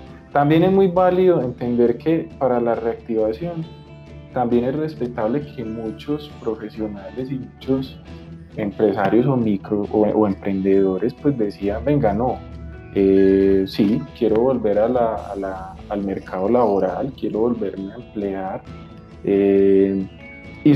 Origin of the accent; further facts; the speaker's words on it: Colombia; como colombianos, efectivamente pues aprendamos también como a trabajar en equipo